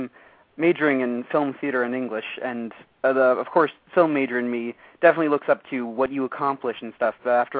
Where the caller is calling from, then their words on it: Bethlehem, Pennsylvania, United States; Bethlehem, Pennsylvania.